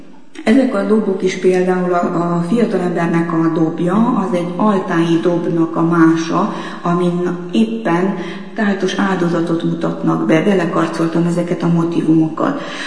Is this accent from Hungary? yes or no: no; Transylvania, Romania; Én Erdélyben nőttem föl, nem csak a vallás erős nálunk, hanem a babona és a misztika is